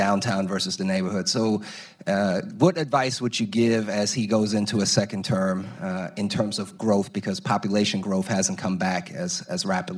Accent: Detroit, Michigan, United States; I'm actually from Michigan and Detroit, where your brother, I think, is still active

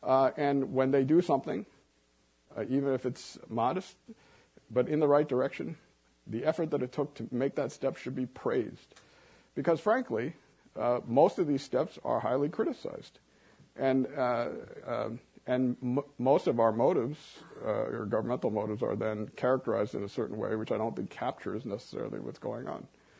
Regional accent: South Korea; I'm from South Korea, as my parents.

